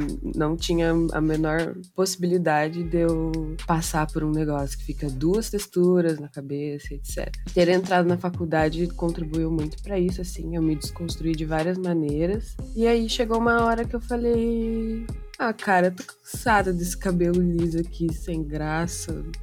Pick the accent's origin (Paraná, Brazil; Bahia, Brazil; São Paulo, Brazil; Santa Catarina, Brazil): Paraná, Brazil; Curitiba; Eu tenho 20 anos, nasci e cresci aqui em Curitiba mesmo, apenas com mamãe, sem papai.